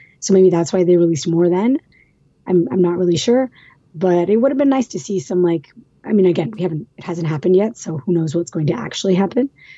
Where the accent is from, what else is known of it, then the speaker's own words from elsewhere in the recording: Canada; I'm Canadian.